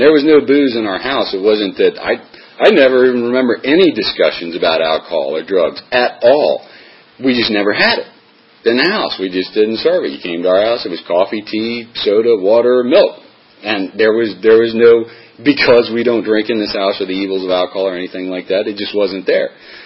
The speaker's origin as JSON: {"language": "English", "town": "Alexandria", "region": "Virginia", "country": "United States", "tie": "born or raised there", "said": "So I grew up in Alexandria, Virginia, regular, standard family."}